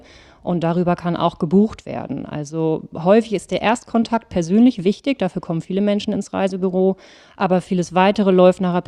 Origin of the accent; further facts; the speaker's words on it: Ratzeburg, Schleswig-Holstein, Germany; Ich bin in Ratzeburg tatsächlich aufgewachsen, geboren und habe da viele Jahre ja auch gelebt, bis ich im Endeffekt mit der Schule fertig war und war da ein absolutes Wasserkind. Also wir haben auch relativ nah am See gewohnt